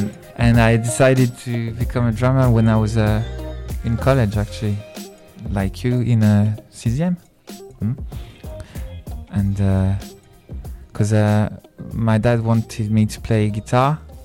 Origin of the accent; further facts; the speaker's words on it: Belfort, Bourgogne-Franche-Comté, France; English is a second language; I grew up in France, east of France, Belfort.